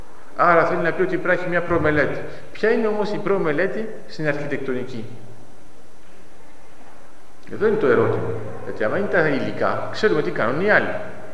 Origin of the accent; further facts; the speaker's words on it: Volos, Thessaly, Greece; εγώ είμαι από το Βόλο.